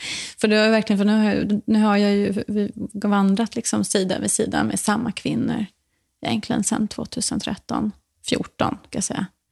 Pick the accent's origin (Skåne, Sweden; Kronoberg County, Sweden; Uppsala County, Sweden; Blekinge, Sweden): Skåne, Sweden; Porrösta; har jag flyttat sedan 1,5 år tillbaka till för att ta över gården där jag växte upp. Som heter Porrösta, ligger norr om Österlen.